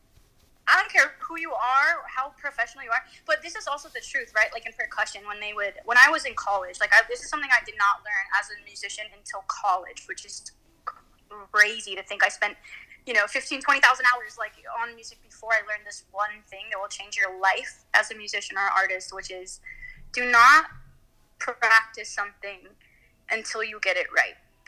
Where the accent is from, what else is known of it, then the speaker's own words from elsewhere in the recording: Washington, United States; starting with LA, I'm from Washington, so hopefully doing one in Seattle as well.